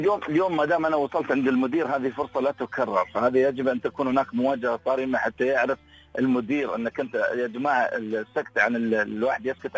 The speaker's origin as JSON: {"language": "Arabic", "country": "United Arab Emirates", "said": "اليوم نحن مجتمع إماراتي مثقف،"}